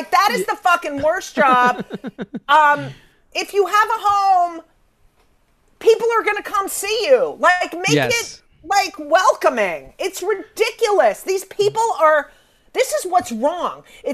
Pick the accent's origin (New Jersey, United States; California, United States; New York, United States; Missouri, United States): New York, United States; But I have to say, being a New Yorker